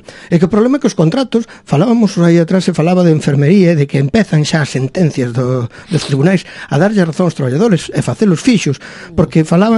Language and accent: Galician; A Coruña, Galicia, Spain; eu que son da Coruña, me avisan de un día para outro para ir a facer unha sustitución a Burela